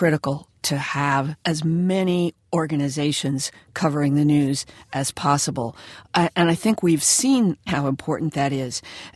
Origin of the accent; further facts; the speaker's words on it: Vermont, United States; I grew up in Vermont. I went away, worked elsewhere. But when I got married and was ready to start a family, I came back to Vermont.